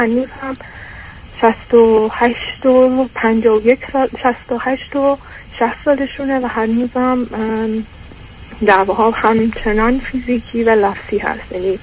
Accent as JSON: {"language": "Persian", "country": "Iran", "tie": "born or raised there", "moved": "as an adult", "lives_now": "Europe", "said": "من 32 سالمه، توی یک کشور اروپایی به دنیا اومدم، تا 8 سالگی اونجا بودم و بعد پدر مادرم تصمیم میگیرن برگردن ایران و من سن 23 سالگی بعد از اینکه لیسانس هم تموم شد دوباره برگشتم توی کشور اروپایی"}